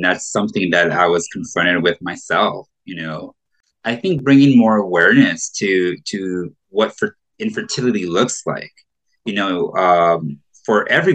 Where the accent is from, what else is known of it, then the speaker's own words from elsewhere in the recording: California, United States; lived in California, which I am from California.